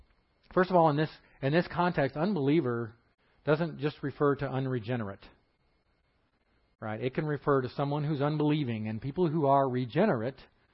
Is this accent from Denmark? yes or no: no; Texas, United States; Tell I'm from Texas, y'all.